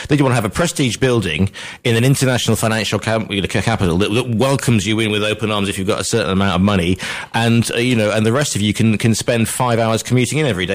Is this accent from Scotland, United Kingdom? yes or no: no; Stoke-on-Trent, West Midlands, United Kingdom; I'm from Stoke-on-Trent.